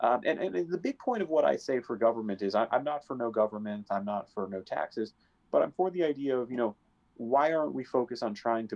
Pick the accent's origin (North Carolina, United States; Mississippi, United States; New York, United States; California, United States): New York, United States; I'm from New York. We don't have wild horses here.